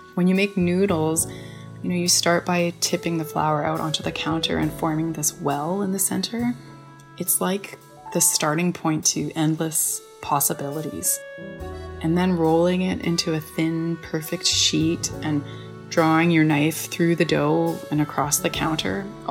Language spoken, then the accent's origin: English; Montreal, Quebec, Canada; and I'm from Montreal, Canada.